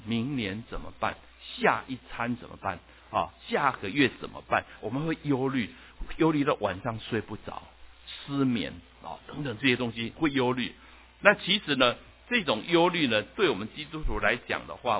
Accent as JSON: {"language": "Chinese", "country": "Taiwan", "lives_now": "United States", "said": "我从台湾来读神学院的时候呢"}